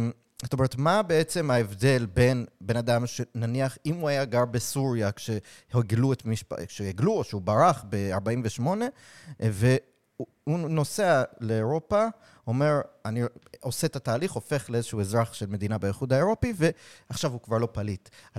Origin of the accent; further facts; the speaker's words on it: New York, United States; שאני גדלתי בניו יורק